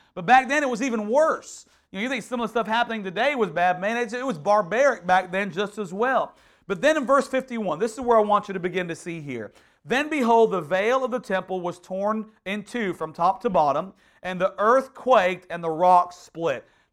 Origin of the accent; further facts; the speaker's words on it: Houston, Texas, United States; I grew up in Northwest Houston